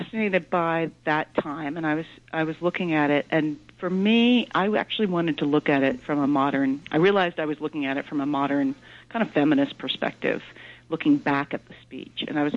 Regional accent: Georgia, United States; Well, I grew up in Georgia, and so I was a kid when Carter was first our governor and been president

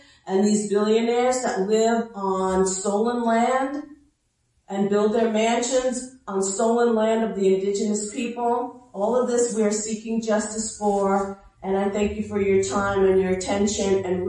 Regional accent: New York, United States; from the Shinnecock Indian Nation

